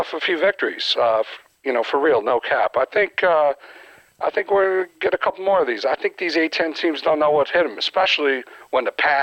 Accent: Naperville, Illinois, United States; Yo, man, I'm straight out of Naptown.

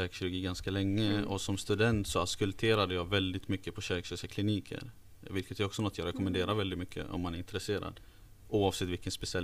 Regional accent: Gothenburg, Västra Götaland County, Sweden; now in Linköping, Sweden; kommer från Göteborg, fast nu kommer jag faktiskt från Linköping, så att jag är bosatt där för tillfället. Mm. Men grunden från Göteborg.

